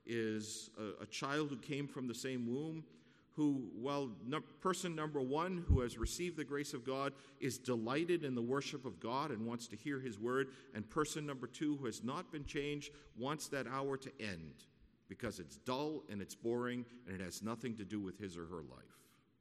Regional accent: Northeast, United States; I grew up in the Northeast. And I can tell you about all of the places just in the city where I lived

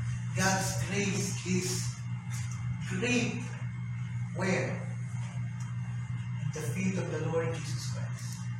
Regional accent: Calabarzon, Philippines; kami mga kami taga Batangas, paano na kami?

